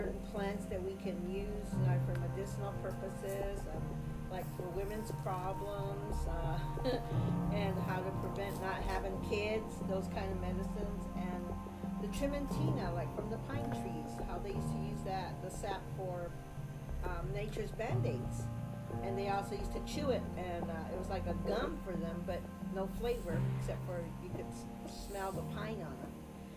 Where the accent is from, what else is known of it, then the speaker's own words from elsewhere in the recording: Acoma Pueblo, New Mexico, United States; I just introduced myself in my native language. … I'm from the Parrot Clan, and I come from Acoma Pueblo.